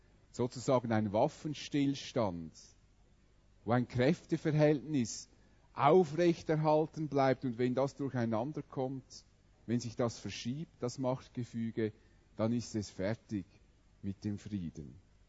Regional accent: Switzerland; Wir geben in der Schweiz Milliarden für unsere Armee aus und wir finden das offenbar als Schweizer zum großen Teil wichtig

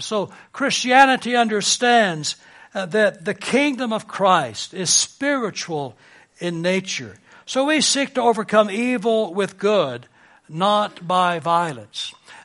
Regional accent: United States; I'm an American. I make no apology for that.

